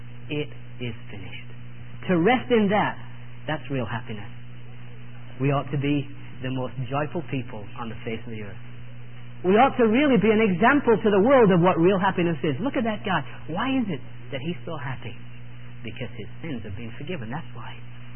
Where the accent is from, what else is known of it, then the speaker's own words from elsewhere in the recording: England, United Kingdom; You've probably guessed that I'm not from Washington, Georgia, really. That's just a front. I'm an Englishman.